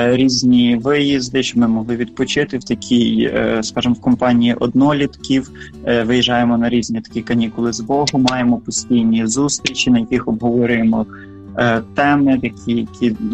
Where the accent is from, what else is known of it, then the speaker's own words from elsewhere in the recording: Berdychiv, Zhytomyr Oblast, Ukraine; now in Zhytomyr, Ukraine; мені 20 років. Я з Бердичева, з парафії непорочного зачаття Пресвятої Діви Марії. Це місце більш відоме як Всеукраїнський санктуарій Матері Божої Бердичівської. Зараз я навчаюсь в Житомирі